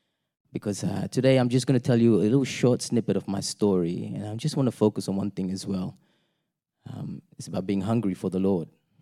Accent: Singapore; I was from Singapore. I didn't know anything about God. Okay, but we lived there. I was a Hindu.

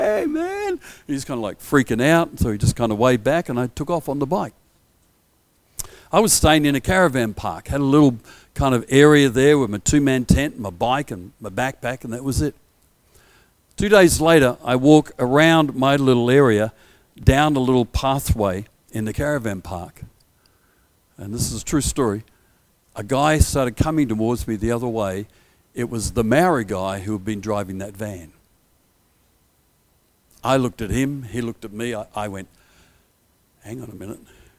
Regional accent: Perth, Western Australia, Australia; I was a non-Christian young guy growing up in Perth through 16, 17, 18, 19 years of age, just looking for God, looking for purpose, looking for reason

